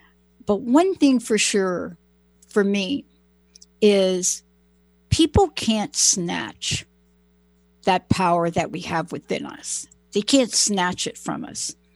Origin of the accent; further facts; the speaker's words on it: New York, United States; I mean, I'm from New York.